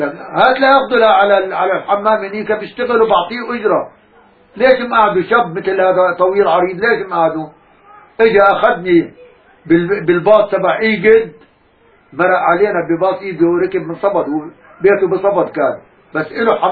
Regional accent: Ein al-Zaytoun, Palestine; moved away as an adult; صدقني يا عمي طلعت من فلسطين عمري 22-23 سنة صدقني يا عمي صار لي 60 سنة هون وما عم بنسى عين الزيتون

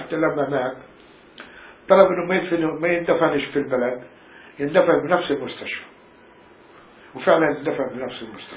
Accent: Deir Abu Mash'al, Ramallah and al-Bireh Governorate, Palestine; moved away; يعني واصل البلد اسمه دير أبو مشعل قضاء رام الله

